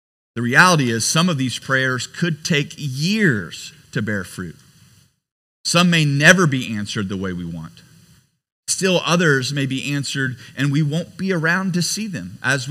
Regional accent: Indiana, United States; I'm from Indiana. We like a good ain't in there.

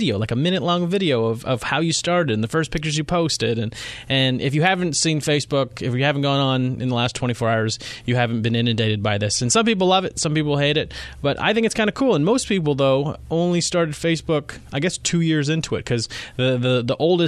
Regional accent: Ladner, British Columbia, Canada; I grew up in Ladner, so I've gone through that tunnel hundreds of times, and many times I've been stuck all the way.

